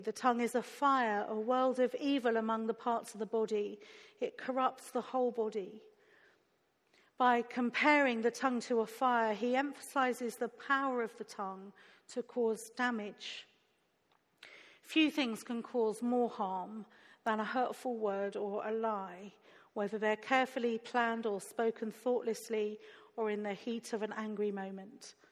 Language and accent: English; South East England, United Kingdom; I told you earlier that I grew up in Sussex. I grew up in a village near Ashdown Forest, Winnie the Pooh country